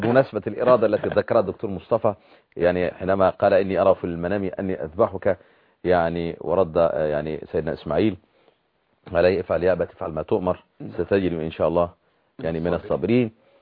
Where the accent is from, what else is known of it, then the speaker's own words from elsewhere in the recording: Upper Egypt, Egypt; عندنا في الصعيد